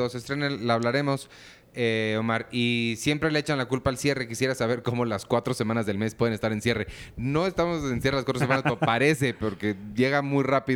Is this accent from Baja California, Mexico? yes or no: no; Monterrey, Nuevo León, Mexico; soy de Monterrey